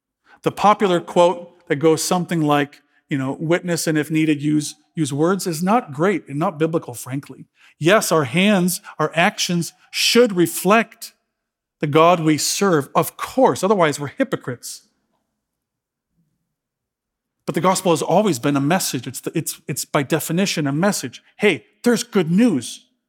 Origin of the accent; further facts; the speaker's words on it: United States; I define myself as a male of Irish and Scottish descent, and I'm an American, and you know, I was born here, so I'm kind of a Christian.